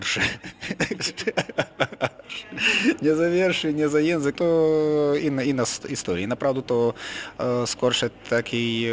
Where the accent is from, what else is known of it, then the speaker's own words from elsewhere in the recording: Kharkiv, Kharkiv Oblast, Ukraine; Polish is a second language; Dlatego, że Charków to duże ukraińskie miasto.